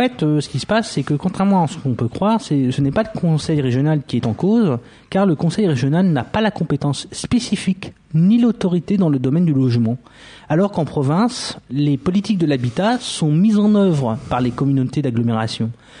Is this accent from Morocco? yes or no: no; Senegal; pas parce qu'on est sénégalais qu'on fait du racisme